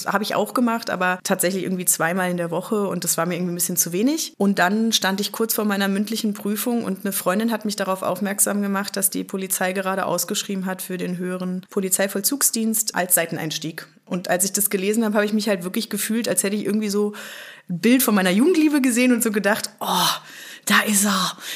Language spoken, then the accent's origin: German; Mainz, Rhineland-Palatinate, Germany; Ich komme aber aus Rheinland-Pfalz, aus Mainz.